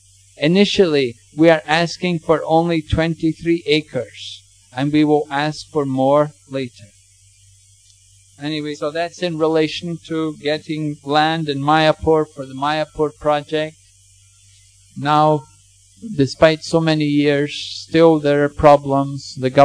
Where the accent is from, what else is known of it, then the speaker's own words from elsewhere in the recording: England, United Kingdom; going to the library in my hometown in England